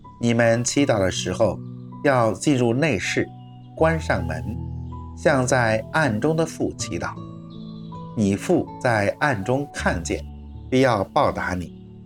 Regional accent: China; 认罪和悔改对每个人而言都是一个挑战，而对于我们中国人而言好像特别难。

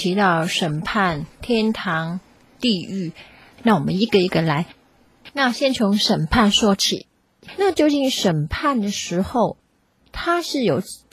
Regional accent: China; 那今天我们介绍的这本书讲的是有关死亡，我们中国人是最忌讳这个话题的。

